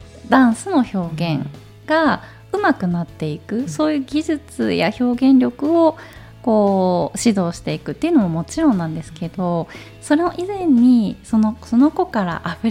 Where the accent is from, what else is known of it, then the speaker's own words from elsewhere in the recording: Minamiashigara, Kanagawa, Japan; あの私の地元が神奈川県の南足柄市という小田原市の隣にあるところなんですけど、